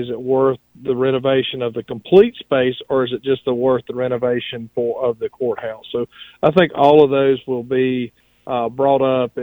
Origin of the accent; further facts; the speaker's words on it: Walhalla, South Carolina, United States; I can remember, you know, since growing up here and growing up in Walhalla, I can remember the courthouse when it was in operation from the downstairs.